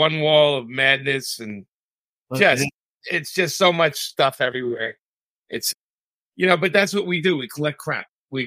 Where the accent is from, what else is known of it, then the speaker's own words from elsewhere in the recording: Brooklyn, New York, United States; When I was a kid, I grew up in Brooklyn, New York, right?